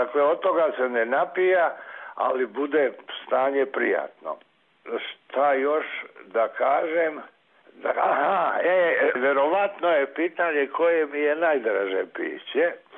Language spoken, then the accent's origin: Serbian; Šabac, Mačva District, Serbia; now in Sarajevo, Bosnia and Herzegovina; Došao sam iz Šapca u Sarajevo i pošto sam prije bio na Savi kao dijete